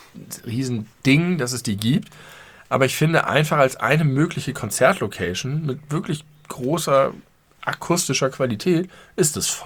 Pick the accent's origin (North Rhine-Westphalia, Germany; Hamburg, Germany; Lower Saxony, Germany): Hamburg, Germany; ich habe mich immer sehr doll als Hamburger gefühlt